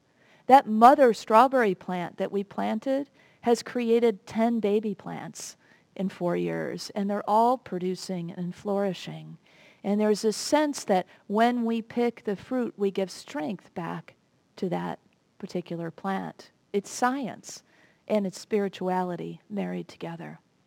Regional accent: Chicago, Illinois, United States; When I was growing up in Chicago, my grandparents and extended family lived in Fort Wayne, Indiana, about 3 hours away by car.

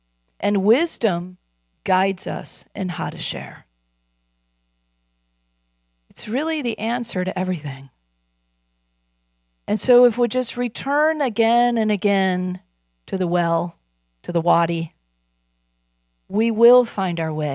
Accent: Midwest, United States; now in California, United States; Brenly and I come from the Midwest, so earthquakes and wildfires were not like our thing

